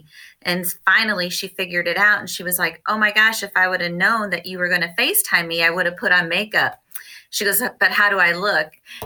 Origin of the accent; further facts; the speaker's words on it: Grand Forks, Illinois, United States; I am from Grand Forks, Illinois.